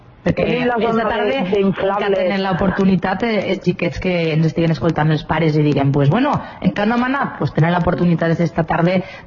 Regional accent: Santa Magdalena de Pulpis, Valencian Community, Spain; Jo, per exemple, soc de Santa Magdalena

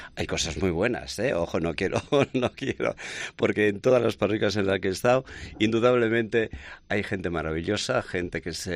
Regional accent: Elciego, Basque Country, Spain; Yo veía curas que iban pasando por la parroquia de mi pueblo, del Ciego.

